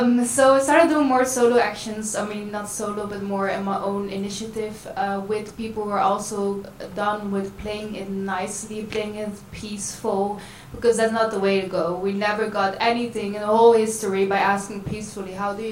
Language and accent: English; Nijmegen, Gelderland, Netherlands; now in Rotterdam, Netherlands; Anyways, I was actually born and raised in Nijmegen, so I've been living now almost 4 years in Rotterdam